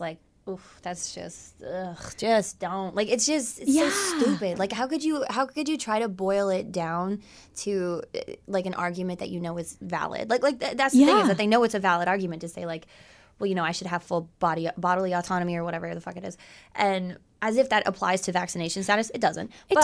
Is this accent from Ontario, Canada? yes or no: yes; Essex, Ontario, Canada; no, I'm from Essex.